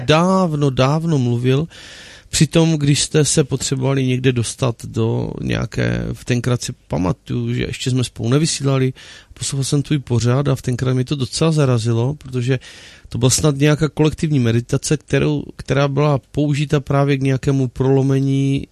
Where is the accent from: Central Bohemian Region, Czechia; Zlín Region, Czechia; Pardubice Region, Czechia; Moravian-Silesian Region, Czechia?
Zlín Region, Czechia; protože u nás na Vlašsku se říká, že slíbeného platí 100 roku